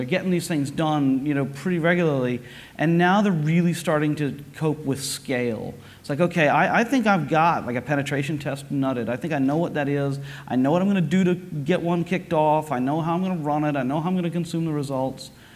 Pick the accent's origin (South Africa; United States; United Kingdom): United Kingdom; London; and I'm coming from London